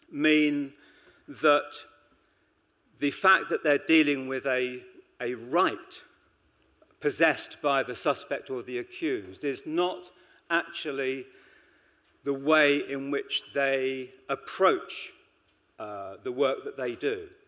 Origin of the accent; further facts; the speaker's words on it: United Kingdom; being a British man, that's not unusual